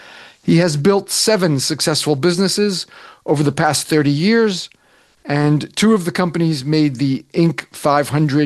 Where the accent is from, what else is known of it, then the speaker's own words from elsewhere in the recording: Old Tappan, New Jersey, United States; I grew up in Bergen County in the northeast corner of the state in a little town called Old Tappan.